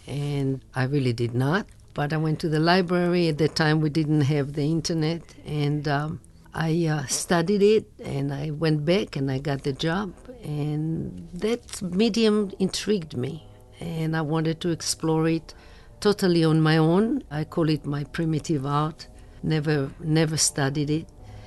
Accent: Israel; Growing up in Israel

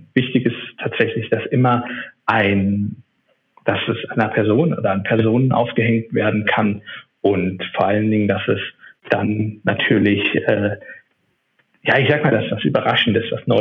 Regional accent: Neuwied, Rhineland-Palatinate, Germany; now in Berlin, Germany; ich wohne inzwischen natürlich in Berlin, bin aber eigentlich aus dem Rheinland, komme aus dem schönen Städtchen Neuwied, das ist ein 60.000 Einwohner-Kaff. Habe in München studiert

